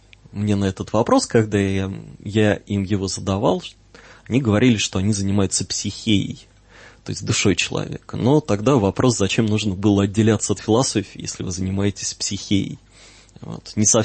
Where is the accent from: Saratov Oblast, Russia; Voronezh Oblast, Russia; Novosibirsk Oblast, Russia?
Voronezh Oblast, Russia; Voronezh; born there; я учился в Воронежском университете, сам я родился в Воронеже